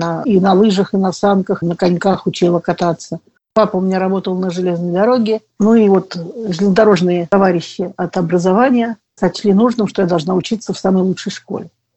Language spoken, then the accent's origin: Russian; Bryansk, Bryansk Oblast, Russia; Я родилась в Брянске. Детство проводила в деревнях в разных.